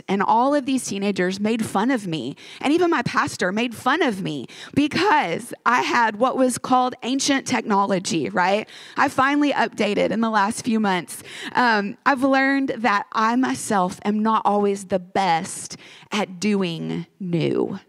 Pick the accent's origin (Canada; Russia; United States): United States; Texas; also born or lived in Arkansas; I am from Texas and Arkansas. These are my people.